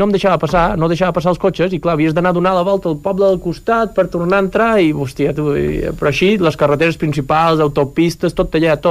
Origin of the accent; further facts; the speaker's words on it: Mallorca, Balearic Islands, Spain; mira que jo sóc de Mallorca